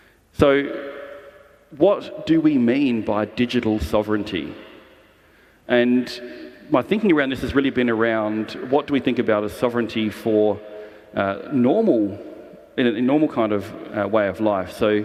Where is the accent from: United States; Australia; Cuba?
Australia; I'm an Australian, I live in Australia